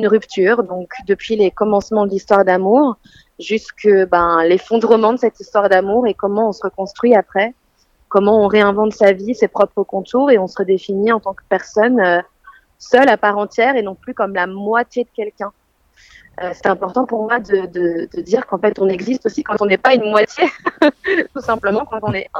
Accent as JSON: {"language": "French", "country": "Belgium", "tie": "born or raised there", "lives_now": "Paris, France", "said": "je suis née, j'ai grandi en Belgique et je suis arrivée à Paris à 18 ans"}